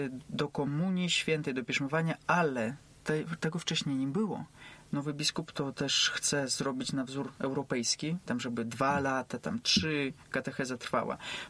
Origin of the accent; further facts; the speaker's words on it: Belarus; Polish is a second language; moved away as an adult; also born or lived in Poland; jak już popracowałem tam u siebie na Białorusi, w Poznaniu, też w Polsce 2 lata